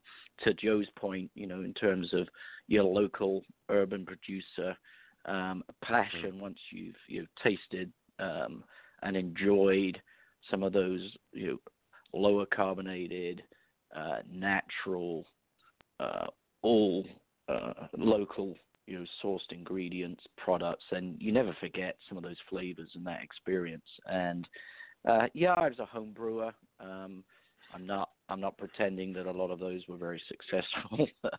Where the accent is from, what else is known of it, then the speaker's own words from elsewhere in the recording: England, United Kingdom; So those were the three essentials in life as an Englishman.